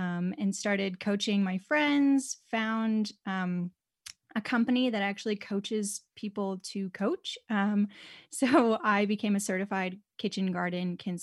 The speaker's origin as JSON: {"language": "English", "region": "Illinois", "country": "United States", "tie": "born or raised there", "also_born_or_lived": "Atlanta", "moved": "yes", "lives_now": "Boise, United States", "said": "I grew up in Illinois. I moved down to Atlanta about 10 years ago. I was in really humid climates before Boise."}